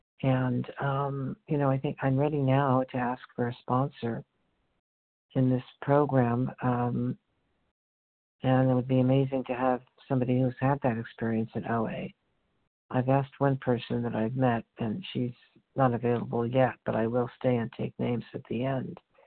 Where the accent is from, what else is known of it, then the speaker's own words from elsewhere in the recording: Los Angeles, California, United States; I'm from Los Angeles, California.